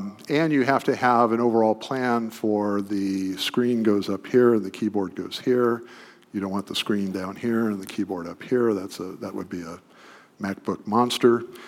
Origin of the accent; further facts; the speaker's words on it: Midwest, United States; I grew up in the Midwest.